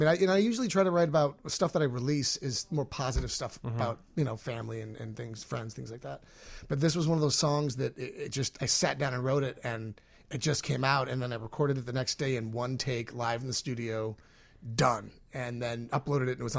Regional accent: Lincolnshire, Illinois, United States; I grew up in Lincolnshire. I was up in the North Burbs. And about 10 years ago, a little over that, I moved to Highwood.

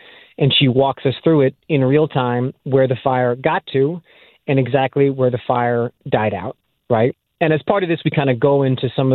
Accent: Los Angeles, California, United States; the most valuable real estate in Los Angeles, my hometown, destroyed the livelihoods of people that have known me since I was 6 weeks old.

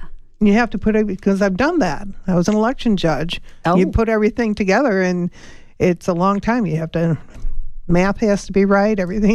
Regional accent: Chicago, Illinois, United States; no, everybody knows I'm from Chicago, and there's a park called Bug House Square

